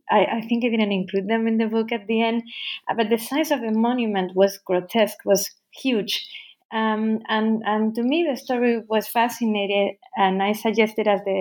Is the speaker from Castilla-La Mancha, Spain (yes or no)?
no; Basque Country, Spain; very famous for very famous for a transporter bridge very close to my hometown, the first one of its kind, El Puente Colgante.